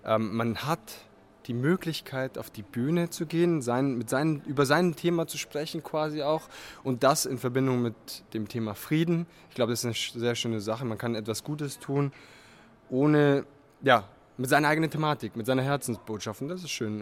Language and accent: German; Germany; Du kommst ja aus dem Norden Ostdeutschland, ich komme aus dem Süden